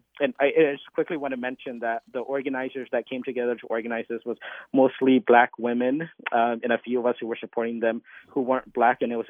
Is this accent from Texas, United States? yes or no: no; Siler City, North Carolina, United States; because I have family in Siler City, and I grew up in Siler City, and I know a lot of people there.